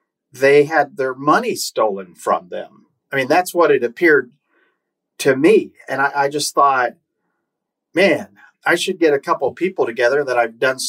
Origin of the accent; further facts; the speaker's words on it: Oklahoma, United States; and I'm from Oklahoma.